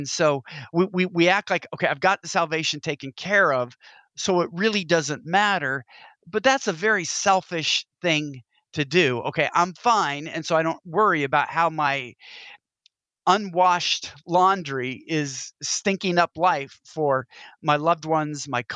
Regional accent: Pacific Northwest, United States; I'm from the Pacific Northwest.

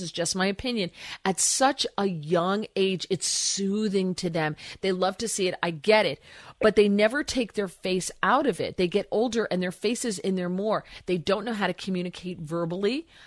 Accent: New Jersey, United States; I mean, I grew up in New Jersey drinking water out of a hose, right?

